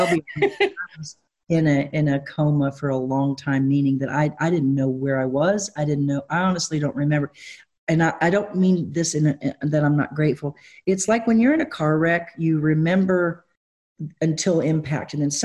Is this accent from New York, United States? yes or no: no; Kentucky, United States; born there; also born or lived in Nashville, Tennessee; So I was born in Kentucky, 1964. We moved to Hollyweird, went there, came back. If you read the book, we're like literally in the U-Haul at pretty much every couple of years. My mother, Gypsy, we come to Nashville in 1978.